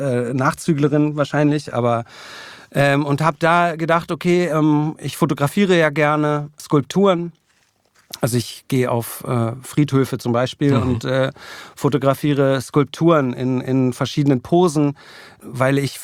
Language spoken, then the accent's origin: German; Berlin, Germany; ich bin dann eigentlich in Kladow aufgewachsen, ganz im Süden von Berlin. Es war noch ein Grundstück dazwischen und dann kam schon die Mauer. Also ich bin sozusagen wirklich an der absoluten Grenze West-Berlins